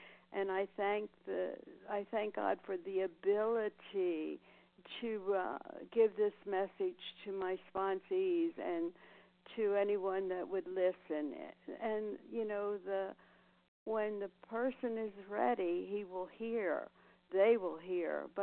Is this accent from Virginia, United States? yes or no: no; Nevada, United States; from Nevada, recovered and grateful to be on the program.